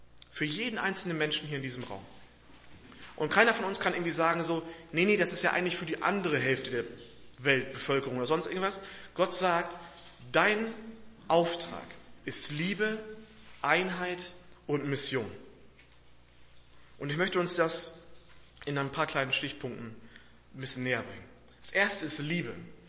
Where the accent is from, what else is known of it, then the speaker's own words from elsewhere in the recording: Ansbach, Bavaria, Germany; Ich komme aus Ansbach, arbeite da die letzten 4 Jahre